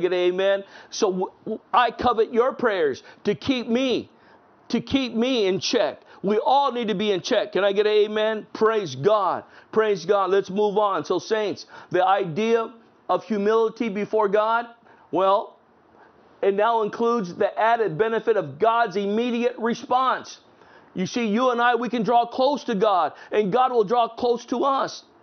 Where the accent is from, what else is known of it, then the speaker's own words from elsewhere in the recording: National City, California, United States; Back in the day, I grew up in National City. There was just one theater where everyone tried to sneak into.